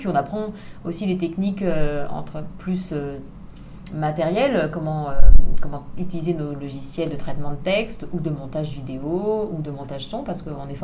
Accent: Bourgogne-Franche-Comté, France; moved away as an adult; j'ai été correspondante de presse dans ma région d'origine, la Saône-et-Loire, puis après quand je suis venue à Tours faire mes études

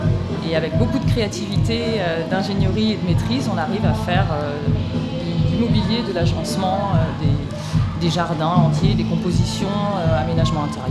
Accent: Auvergne-Rhône-Alpes, France; Je suis issue de la Haute-Savoie, donc le bois était quand même très majoritaire.

